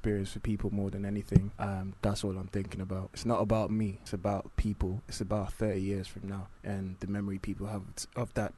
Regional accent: Nigeria; born there; because I was born in Nigeria

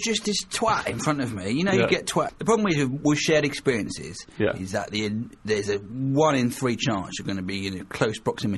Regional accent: Isle of Wight, South East England, United Kingdom; also born or lived in Norwich, United Kingdom; now 38 years old. And I'm, well, where am I from? I think I grew up on the Isle of Wight, so I'd say I was from there.

